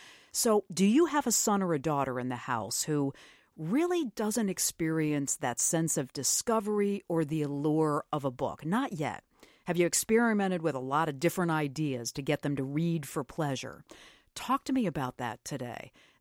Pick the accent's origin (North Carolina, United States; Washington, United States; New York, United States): New York, United States; I grew up in Western New York.